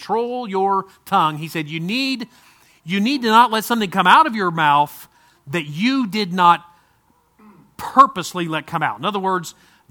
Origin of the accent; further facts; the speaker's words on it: United States; As an American citizen, I am.